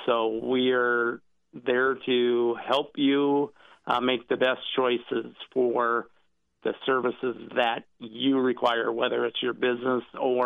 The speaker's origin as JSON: {"language": "English", "region": "Montana", "country": "United States", "said": "I'm originally from Montana"}